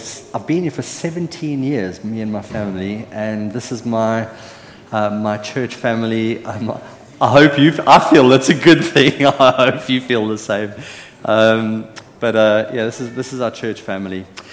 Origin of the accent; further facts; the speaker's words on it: South Africa; am I allowed as a South African to make a joke about the Brits and the barbecue?